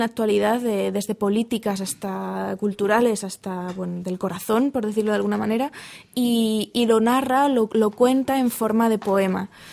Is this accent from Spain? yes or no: yes; Spain; Yo soy muy, muy española en ese sentido.